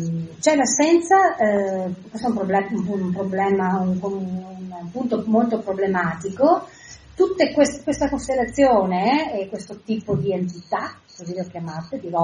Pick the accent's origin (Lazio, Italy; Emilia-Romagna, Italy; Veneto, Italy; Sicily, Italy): Veneto, Italy; Questa è una cosa che a me interessa molto in quanto veneta leghizzata